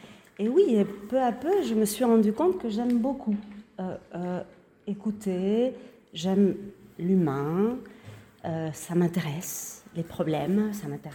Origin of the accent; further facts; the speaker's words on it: Uruguay; French is a second language; now in France; Alors je ne suis pas française, donc peut-être que vous allez entendre une prononciation qui n'est pas d'ici. Je viens de l'Amérique du Sud. Je viens de l'Uruguay